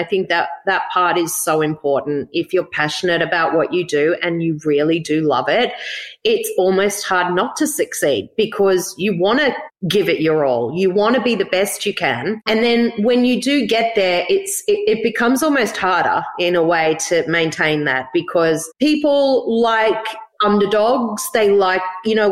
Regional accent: Gold Coast, Queensland, Australia; We grew up on the Gold Coast.

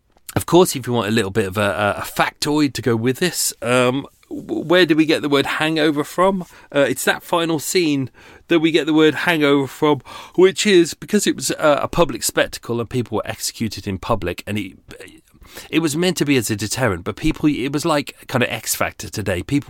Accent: England, United Kingdom; they give us headset because we're English and the tour guide was in French

